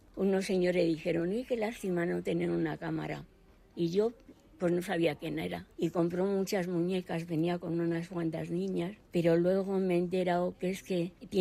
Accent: Madrid, Community of Madrid, Spain; Madrid, que es mi pueblo.

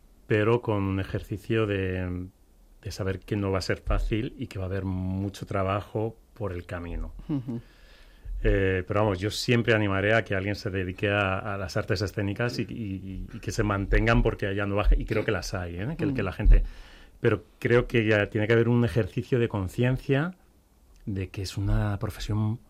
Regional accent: Community of Madrid, Spain; Soy madrileño, sí.

